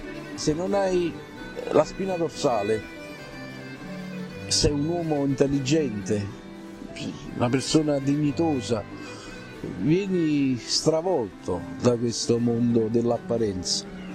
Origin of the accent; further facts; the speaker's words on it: Naples, Campania, Italy; born there; sono nato a Napoli, sono nato il 20 ottobre del 1954. Io vivo ancora, vivo qua, ai quartieri spagnoli